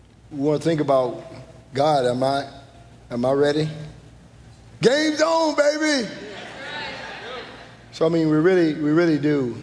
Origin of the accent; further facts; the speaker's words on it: Houston, Texas, United States; moved away; But so I grew up in Houston, Texas. Any Texans in here? H-Town. Been living in Virginia for 40 years. And but I started off in Houston